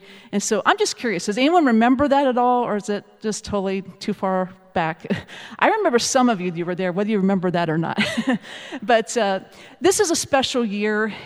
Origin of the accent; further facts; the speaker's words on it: Ohio, United States; Then God brought me back here to Illinois, and no, I'm not originally from Illinois, I'm from Ohio